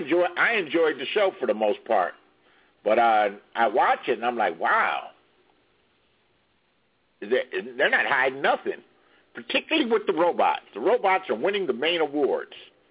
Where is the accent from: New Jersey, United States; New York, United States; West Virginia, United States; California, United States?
California, United States; Los Angeles; Well, see, it was the … I'm from Los Angeles. That's the Brims.